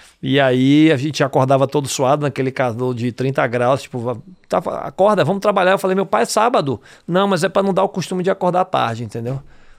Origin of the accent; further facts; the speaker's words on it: Bahia, Brazil; Eu tenho 45 anos, sou baiano. Nascido e criado naquela terra abençoada lá, que é a indústria da criatividade